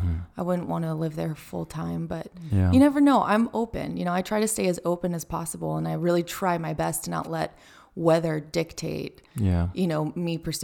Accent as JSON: {"language": "English", "region": "California", "country": "United States", "tie": "born or raised there", "also_born_or_lived": "Oklahoma", "said": "because we're both California kids. So mm-hmm. growing up in California, you never really had seasons, right?"}